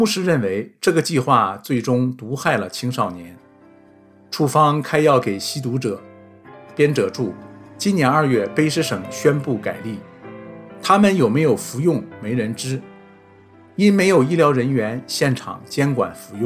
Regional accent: Singapore; now in Canada; 我从新加坡来，东南亚戒毒比加拿大容易

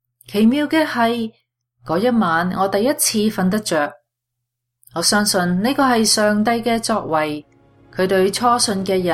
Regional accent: Yantai, Shandong, China; 我来自山东烟台，2002年信耶稣，至今已经13年了。曾经在2002年在新西兰短期进修，

